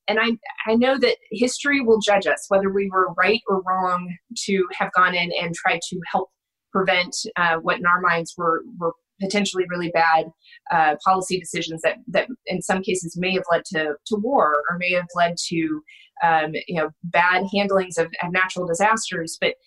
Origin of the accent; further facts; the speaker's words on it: Texas, United States; I grew up in Texas where it was kind of part of the way you were raised is to be a conservative, be a Republican.